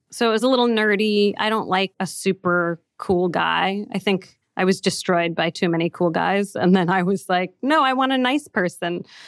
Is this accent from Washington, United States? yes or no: no; San Francisco, California, United States; He grew up upper middle class. I grew up with no money. And I grew up in San Francisco.